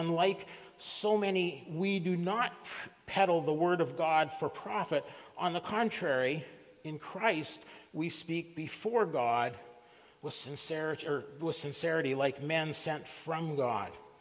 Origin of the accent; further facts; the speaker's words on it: Saskatchewan, Canada; I grew up in Saskatchewan.